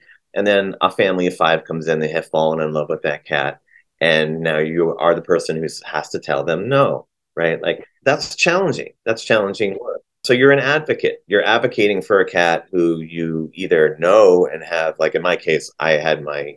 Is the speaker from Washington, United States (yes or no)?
no; New Jersey, United States; moved away as an adult; I came here from New Jersey. It was a different life.